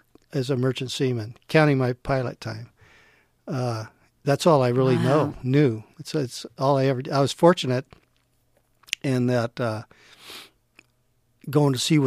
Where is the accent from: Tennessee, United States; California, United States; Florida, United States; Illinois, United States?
California, United States; Santa Barbara; Santa Barbara.